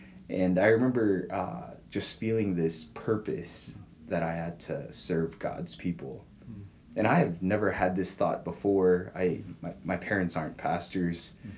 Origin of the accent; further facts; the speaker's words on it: Toronto, Ontario, Canada; born there; moved away; also born or lived in Korea / United States; I've lived in Canada, Korea, and different parts of the United States.